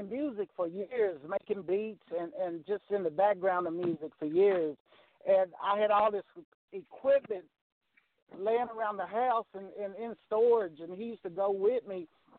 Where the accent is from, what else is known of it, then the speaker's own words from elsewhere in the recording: Henderson, Kentucky, United States; That's right. That's right. I'm born and raised in Hendo. And you know, I tell everybody that, hey, I live in Hendo.